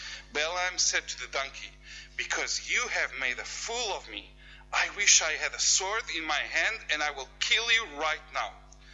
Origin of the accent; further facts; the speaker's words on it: Portugal; first language Portuguese; English is a second language; it's whatever you would like me to call. … is in Portuguese, so I'm from Portugal.